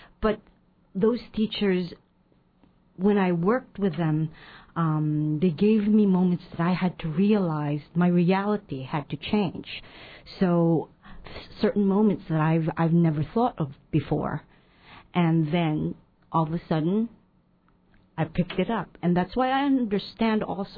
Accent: Philippines; English is a second language; moved away; when I came to this country, I did not speak English. So all I heard, I read was energy, and this is how you do things, and that's how I understood. Because English here is very fast. Back at home in the Philippines, it's slow

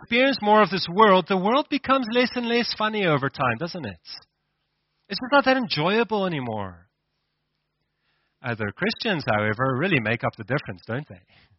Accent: Gauteng, South Africa; but I'm from Gauteng originally, so I may.

